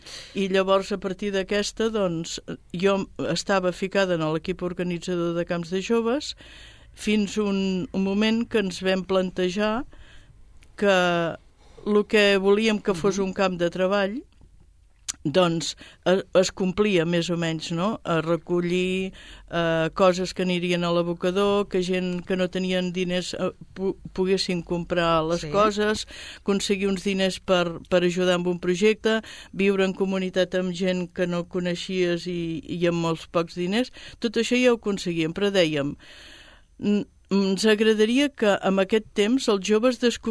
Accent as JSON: {"language": "Catalan", "town": "Sabadell", "region": "Catalonia", "country": "Spain", "tie": "born or raised there", "said": "Sabadell, que era el meu poble"}